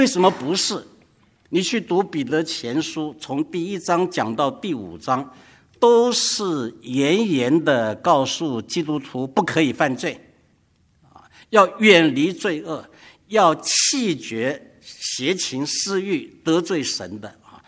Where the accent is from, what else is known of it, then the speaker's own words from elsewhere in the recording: China; 我们中国人说事不过几啊，事不过三